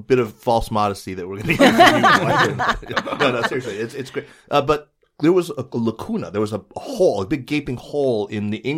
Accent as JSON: {"language": "English", "region": "Arizona", "country": "United States", "said": "I'm from Arizona, which is a cultural appendage of Southern California."}